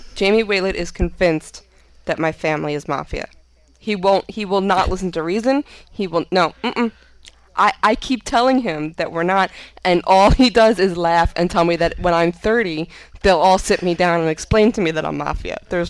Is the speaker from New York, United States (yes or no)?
yes; Brooklyn, New York, United States; born there; I was born in Brooklyn.